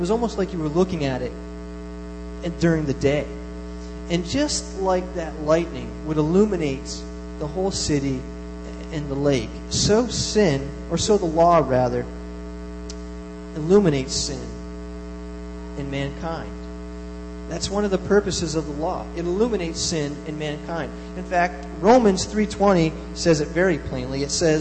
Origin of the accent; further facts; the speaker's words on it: North East, Pennsylvania, United States; And where I grew up in Erie County, I lived in a small town called Northeast Pennsylvania. It's as far as north as you can go in PA before you cross over into the New York border.